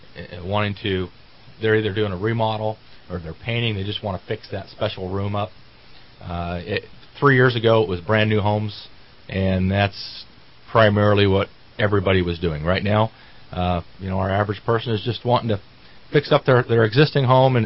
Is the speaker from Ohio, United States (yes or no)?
no; California, United States; Well, I was born in the Red Bluff and grew up in the North State, so I've been here all my life.